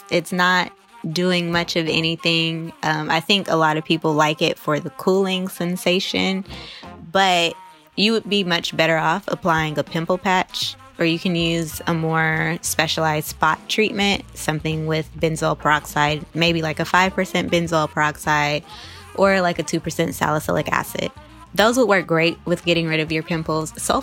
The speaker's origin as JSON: {"language": "English", "town": "East Palo Alto", "region": "California", "country": "United States", "tie": "born or raised there", "said": "when I was growing up in East Palo Alto, my people wasn't just Black people. It's also Latino and Polynesian people."}